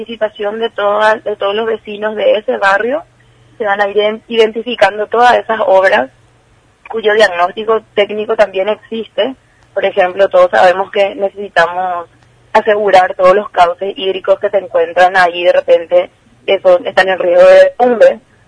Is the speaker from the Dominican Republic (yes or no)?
no; Asunción, Paraguay; como paraguayo, como asunceno, nos damos cuenta, ¿verdad?